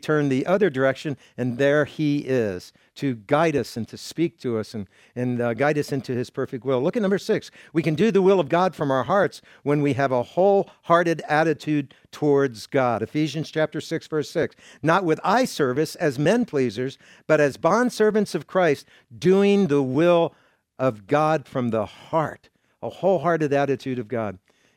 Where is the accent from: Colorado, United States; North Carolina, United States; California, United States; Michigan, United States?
California, United States; moved away as an adult; You know, we came from California, come here. I don't ever want to go back to California.